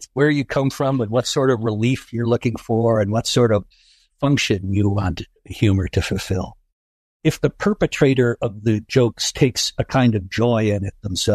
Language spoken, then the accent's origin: English; Cleveland, Ohio, United States; I observed on the street I grew up out in Cleveland, and it has remained true into all my intercontinental travels